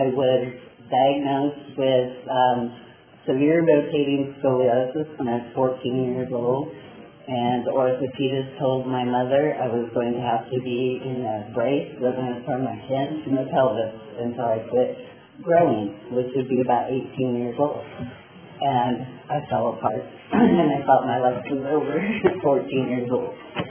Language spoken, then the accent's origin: English; Santa Maria, California, United States; I was raised in Santa Maria, I was born in Santa Maria, California. I was born on New Year's Eve.